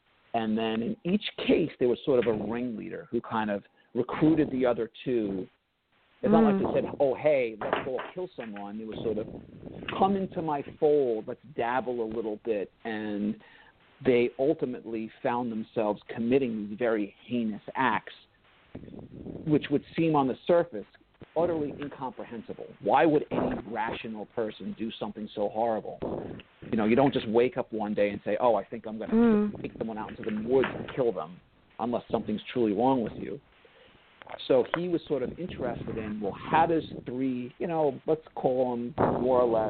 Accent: New York, United States; So Sawney and I, we grew up on Long Island, and we went to high school in the 80s.

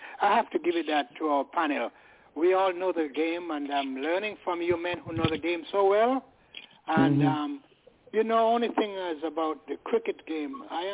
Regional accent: United Kingdom; We are not Americans. I'm not. I'm British. I don't want to be American.

